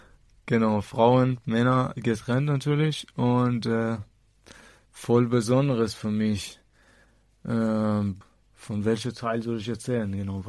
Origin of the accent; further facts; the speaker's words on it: Tehran, Tehran Province, Iran; German is a second language; Und ich komme auch aus Teheran.